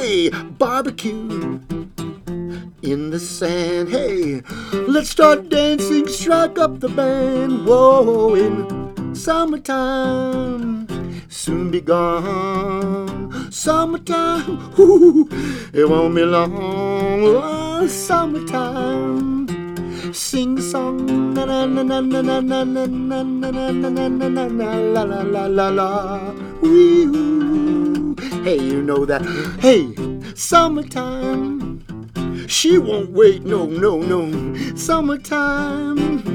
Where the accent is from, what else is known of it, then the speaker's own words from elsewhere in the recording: California, United States; But I'm from California, I say summer.